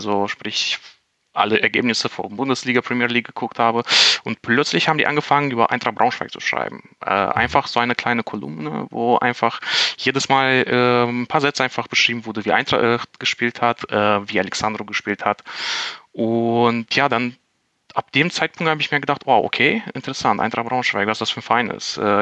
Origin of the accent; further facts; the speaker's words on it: Moldova; German is a second language; ich komme aus Republik Moldawien. Das ist so ein kleines Land zwischen Rumänien und Ukraine.